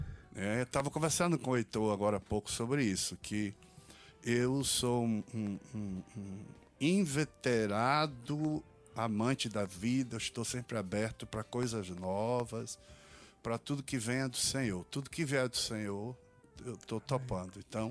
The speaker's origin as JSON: {"language": "Portuguese", "region": "Northeast Region", "country": "Brazil", "said": "eu sou nordestino roxo. Não eu amo o Brasil, mas assim, eu sou nordestino roxo e a gente é ensinado a amar cada torrão da nossa terra."}